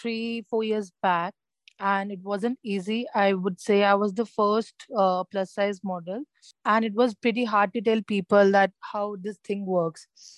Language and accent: English; Delhi, India; now in Mumbai, India; I was in Delhi. I'm from Delhi, but I've shifted to Bombay now for work.